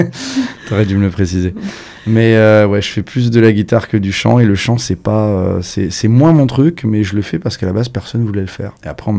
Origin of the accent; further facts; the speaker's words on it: Rocroi, Grand Est, France; je suis un peu de partout, mais en réalité, j'ai passé mon enfance à Rocroi.